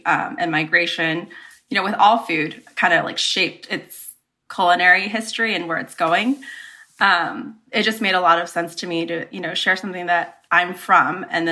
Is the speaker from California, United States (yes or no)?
yes; Bakersfield, California, United States; But yeah, I grew up in Bakersfield.